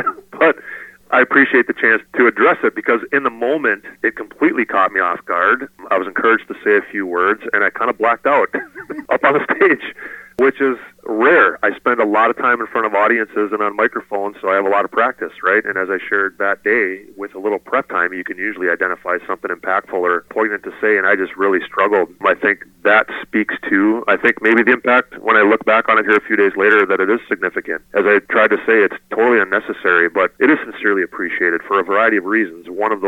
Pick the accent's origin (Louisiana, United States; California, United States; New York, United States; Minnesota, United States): Minnesota, United States; Hastings; proud to tell people that I'm from Hastings